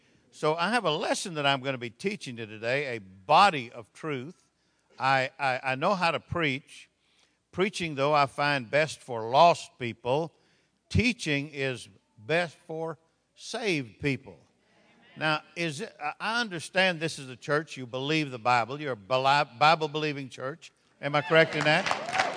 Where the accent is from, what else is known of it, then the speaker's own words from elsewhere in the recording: Texas, United States; also born or lived in South America; Now, I'm from Texas. Well, I'm born in South America, but I'm from Texas, and we talk a little slower there.